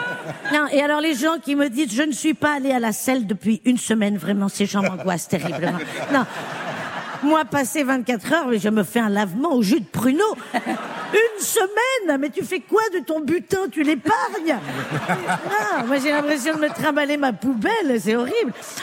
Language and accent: French; Strasbourg, Grand Est, France; Je suis strasbourgeoise.